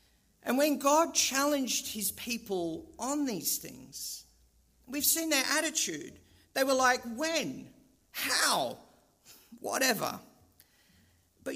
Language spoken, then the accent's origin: English; Australia; now in Europe; as an Australian living in Europe, as soon as you start to speak, you'll usually hear the sentence, "You're not from around here, are you?" As an Aussie abroad